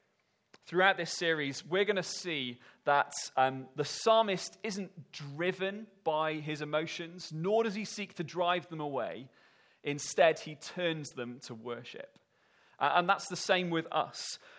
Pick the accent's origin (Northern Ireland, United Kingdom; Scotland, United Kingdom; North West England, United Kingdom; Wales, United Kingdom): Wales, United Kingdom; moved away as an adult; now in England; Now, I'm a Welshman that has lived in England for the last 9 years